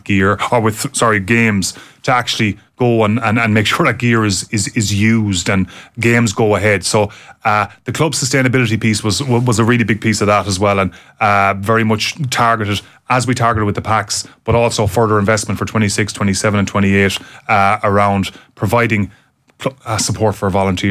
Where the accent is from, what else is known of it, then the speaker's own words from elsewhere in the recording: Munster, Ireland; I'm from Tipperary